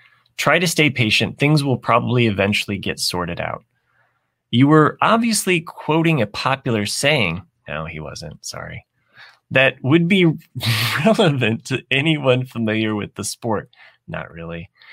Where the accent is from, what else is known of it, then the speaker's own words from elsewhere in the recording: Monson, Massachusetts, United States; I grew up in Munson.